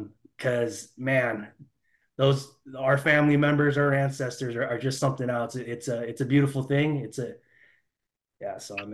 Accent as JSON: {"language": "English", "town": "Sandy", "region": "Utah", "country": "United States", "tie": "born or raised there", "said": "born in, you know, Sandy, Utah, and I didn't know any better. So 7, 8 years old, I was like, oh yeah, I'm an American"}